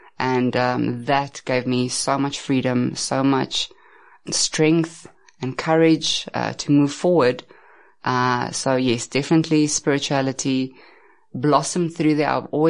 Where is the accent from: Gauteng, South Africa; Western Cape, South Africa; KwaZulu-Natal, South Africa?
Gauteng, South Africa; Pretoria; I grew up in Pretoria, Centurion, as well. I've stayed there most of my life, traveled around a little bit.